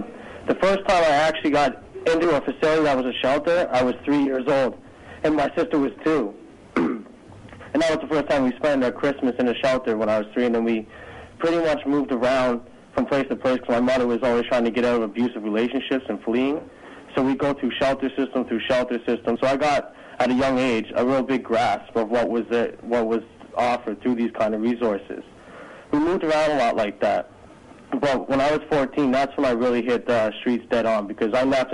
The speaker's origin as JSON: {"language": "English", "town": "Etobicoke", "region": "Ontario", "country": "Canada", "said": "because I'm originally from Etobicoke, well, South Etobicoke on the lakeshore"}